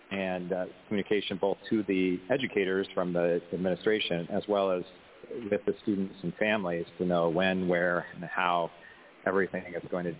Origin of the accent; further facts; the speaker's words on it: Fairbanks, Alaska, United States; I'm a teacher from Fairbanks. Teach high school English.